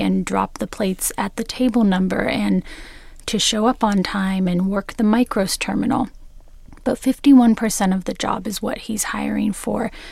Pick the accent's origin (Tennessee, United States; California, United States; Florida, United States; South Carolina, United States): California, United States; And I come from Southern California. I can get tomatoes all year round.